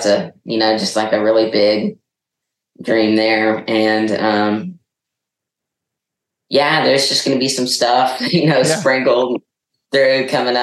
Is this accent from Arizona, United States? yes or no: no; Knoxville, Tennessee, United States; Yeah, and we're from Knoxville